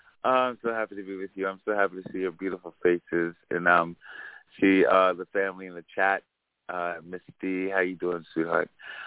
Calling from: Brooklyn, New York, United States; I'm calling from Brooklyn, New York.

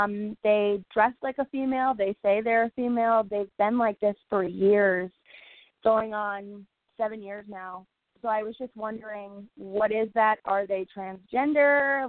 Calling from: Connecticut, United States; from Connecticut.

